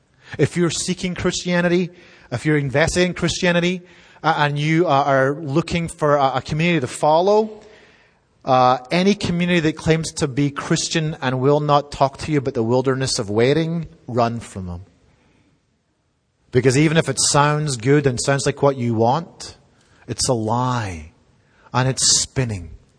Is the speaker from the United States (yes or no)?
no; United Kingdom; Now, I know I'm British, and I was nurtured on sarcasm.